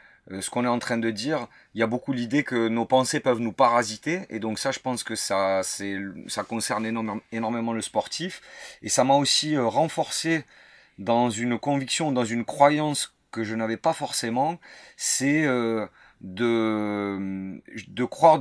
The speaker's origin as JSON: {"language": "French", "town": "Toulouse", "region": "Occitanie", "country": "France", "said": "Je suis toulousain en plus"}